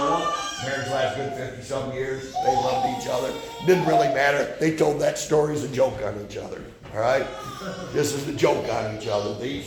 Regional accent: New York, United States; First thing, they all thought I was from the South because I was from Cattaraugus County. We just had a different accent than that.

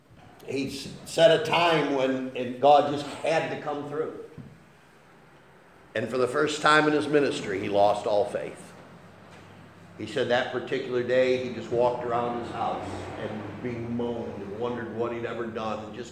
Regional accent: United States; But I mean, I grew up hungry in America.

